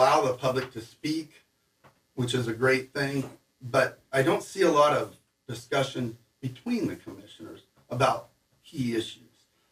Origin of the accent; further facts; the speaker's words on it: Priest River, Idaho, United States; I've lived in Bonner County my entire life. I was born and raised in Priest River. I've gone to school, worked my whole life here